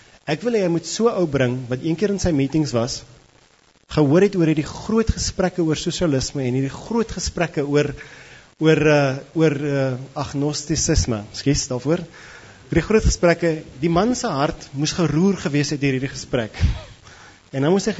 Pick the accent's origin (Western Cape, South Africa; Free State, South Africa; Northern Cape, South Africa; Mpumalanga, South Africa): Northern Cape, South Africa; ek kom van die Noordkaap